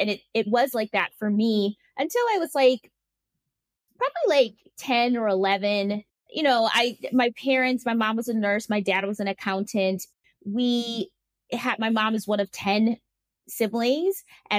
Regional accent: Milwaukee, Wisconsin, United States; But growing up in Milwaukee was actually quite picturesque in a lot of ways, in the sense that most people don't think of Milwaukee as great places to live or anything.

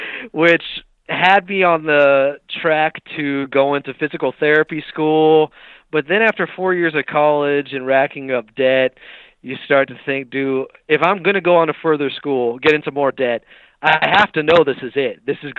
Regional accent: Sacramento, California, United States; Because I grew up in Sacramento, right?

